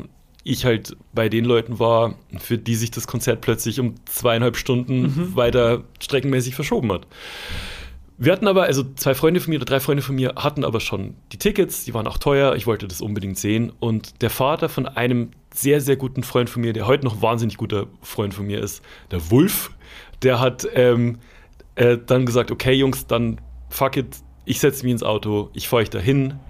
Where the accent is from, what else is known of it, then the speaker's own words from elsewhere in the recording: Schwandorf, Bavaria, Germany; in Nürnberg, was von meiner Heimatstadt Schwandorf jetzt nicht so wahnsinnig weit entfernt war, so eine Stunde mit dem Zug.